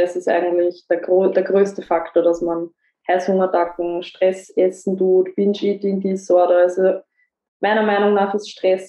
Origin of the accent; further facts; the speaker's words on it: Austria; Ich komme aus Österreich und spreche sehr im Dialekt